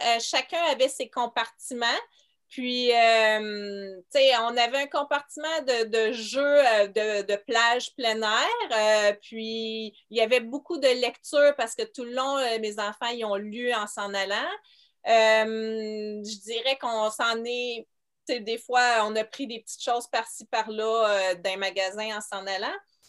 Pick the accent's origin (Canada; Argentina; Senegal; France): Canada; Montreal, Quebec; C'est sûr que je viens de Montréal, fait que je veux pas, l'anglais est quand même omniprésent